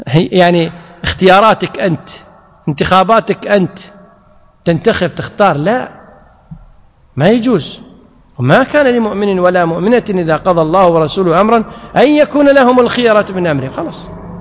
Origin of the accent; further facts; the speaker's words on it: Kuwait; يعني هذه تسمى بالعامية عندنا بالكويت